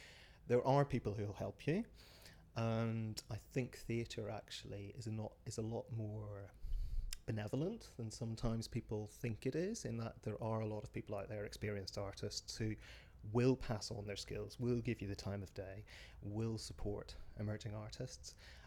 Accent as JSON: {"language": "English", "town": "Holywood", "region": "Northern Ireland", "country": "United Kingdom", "tie": "born or raised there", "moved": "as an adult", "said": "Well, I grew up in Belfast, and to be accurate, I grew up in Hollywood, which also always sounds very exciting. It's Hollywood just to the east of Belfast. And I left at 18 to go to university in Glasgow."}